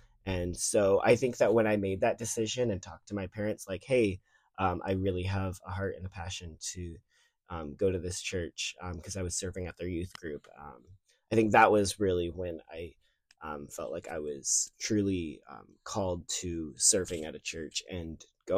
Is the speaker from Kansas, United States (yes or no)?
no; Yucaipa, California, United States; I am a sophomore biblical studies major with a Christian ministries minor. I'm from SoCal. I'm from a small town of Yucaipa. And I've lived here in SoCal my entire life